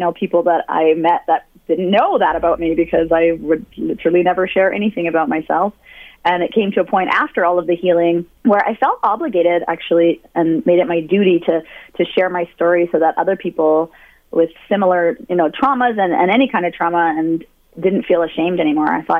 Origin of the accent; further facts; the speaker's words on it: Edmonton, Alberta, Canada; I was born in Edmonton, and then my life has taken me all over Alberta